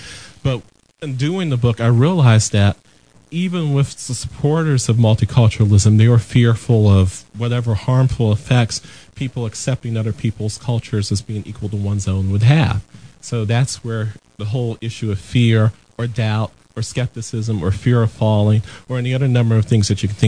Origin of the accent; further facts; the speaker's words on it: Mount Vernon, United States; Growing up in Mount Vernon, the period of time that I talk about in Fear of a Black America really is my preteen and teenage years